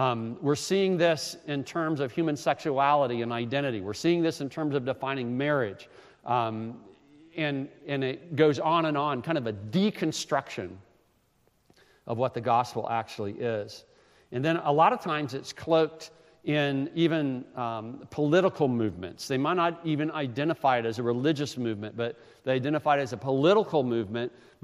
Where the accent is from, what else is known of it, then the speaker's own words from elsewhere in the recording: Greenville, United States; But I grew up in this community, actually. I grew up in Greenville.